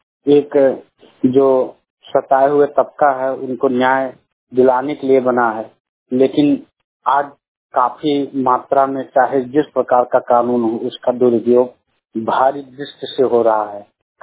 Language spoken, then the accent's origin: Hindi; Baidaliya, Uttar Pradesh, India; ग्राम बैदलिया, post ब्रापुर, जिला बस्ती का निवासी हूँ।